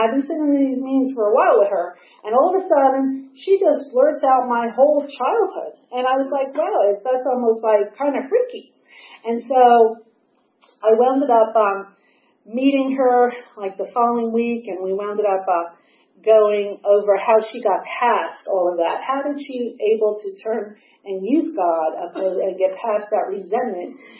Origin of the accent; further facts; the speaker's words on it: Brooklyn, New York, United States; born there; But I am 60. I was born in Brooklyn to an Irish Catholic family.